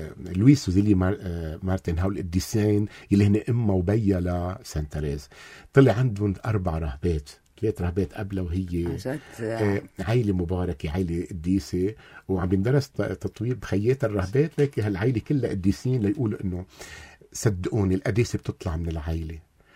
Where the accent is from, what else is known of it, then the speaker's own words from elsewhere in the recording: Lebanon; نحن كلبنانية نحن منحبها كتير.